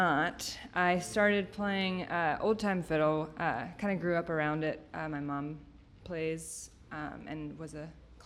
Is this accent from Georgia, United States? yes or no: yes; Georgia, United States; also born or lived in Charlotte, North Carolina; I grew up, born in North Carolina in Charlotte, and then grew up in outside of Atlanta, Georgia.